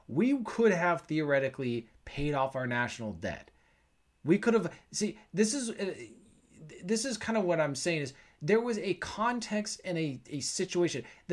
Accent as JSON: {"language": "English", "town": "Bellevue", "region": "Washington", "country": "United States", "tie": "born or raised there", "said": "I didn't think my hometown of Bellevue, Washington would go from being this middle-class town"}